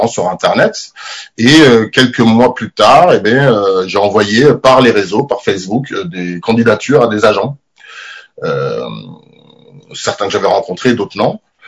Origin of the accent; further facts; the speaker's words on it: Germany; first language German; French is a second language; j'ai grandi en Allemagne, donc ma langue maternelle, on va dire, c'est de l'allemand en fait. J'ai parlé allemand, c'était presque ma première langue avant même de parler français. Donc je parle un allemand sans accent français en tout cas, et je parle couramment